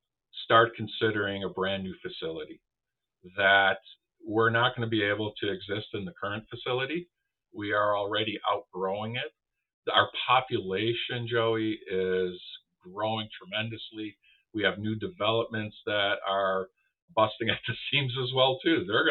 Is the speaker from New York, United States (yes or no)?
yes; Buffalo, New York, United States; You know, I'm originally from Buffalo, New York. Go Bills.